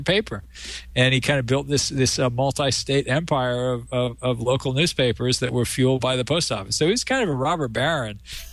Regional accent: San Francisco, California, United States; growing up in San Francisco in the 60s and 70s.

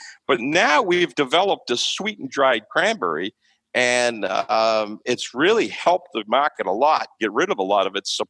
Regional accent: Harwich, Massachusetts, United States; Dennis says it's them, but I'm from Howitch, so I say it's Howitch.

